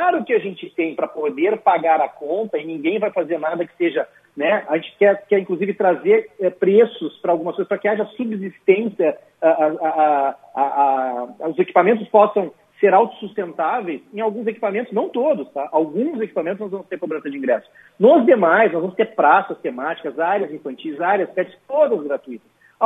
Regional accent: Porto Alegre, Rio Grande do Sul, Brazil; Eu, pessoalmente, sou gaúcho de Porto Alegre, apesar da minha mãe ter nascido na Estância, né, em Boa Vista, na Boa Vista do Cadeado, em Cruz Alta.

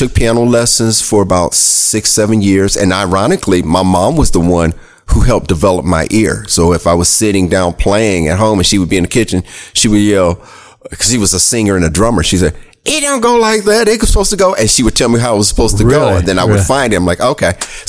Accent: Ohio, United States; also born or lived in Michigan / Arizona; now in Tallahassee, United States; Well, I'm originally from Ohio.

